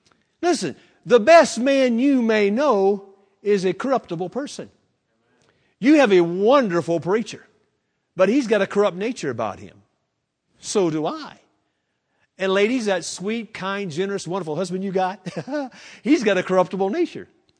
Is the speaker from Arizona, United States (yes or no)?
no; Florida, United States; Florida's a weird state, okay? I know because I'm from Florida.